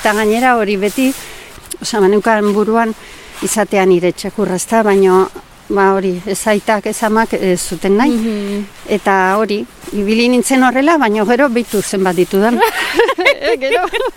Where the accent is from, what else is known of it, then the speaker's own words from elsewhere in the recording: San Sebastián, Basque Country, Spain; aitak ere, ba, eramaten ninduen, ba, ikustera ardiak, ni Donostiakoa naiz.